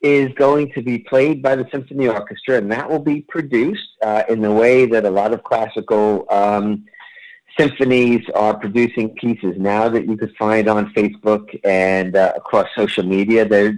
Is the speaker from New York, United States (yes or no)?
yes; Queens, New York, United States; I grew up in Queens. I grew up in the 60s and 70s